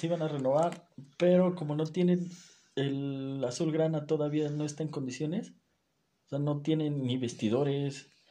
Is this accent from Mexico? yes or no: yes; Mexico; somos mexicanos, no sabemos qué es